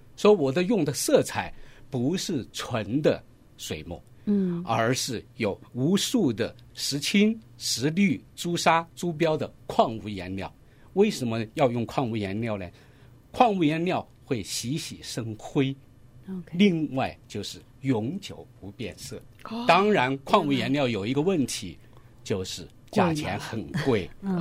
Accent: Chengdu, Sichuan, China; 那是我们四川人、成都人。

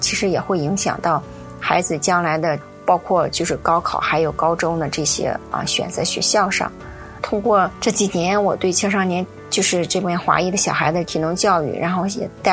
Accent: China; now in United States; 因为作为一个中国人在美国生活

